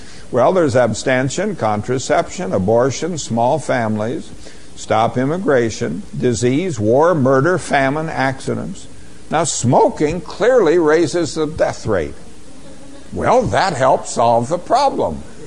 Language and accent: English; Boulder, Colorado, United States; let's start in Boulder, Colorado. Here's my hometown.